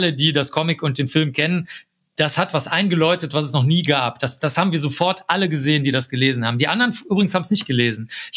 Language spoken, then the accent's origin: German; North Rhine-Westphalia, Germany; Da konnte man bei uns in Nordrhein-Westfalen, ist das alles sehr niederschwellig, in Bayern ist das etwas schwieriger